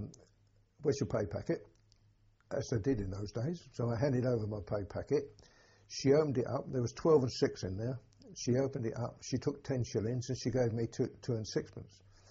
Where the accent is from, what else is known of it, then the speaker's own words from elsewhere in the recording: Barking, London, United Kingdom; I was born in Barking, Essex, on the 28th of July, 1925.